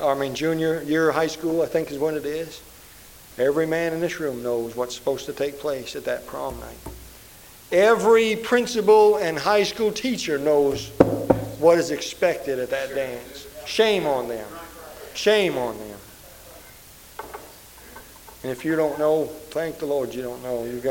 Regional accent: Maine, United States; In Maine, I grew up in Maine. I mean, out in the Stone Age.

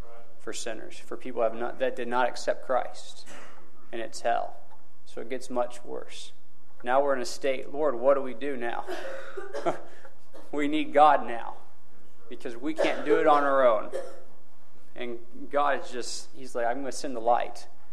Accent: Costa Rica; I was 18 years old when I was saved. I grew up in Costa Rica. I heard the gospel in two different languages my whole life growing up, Spanish and English.

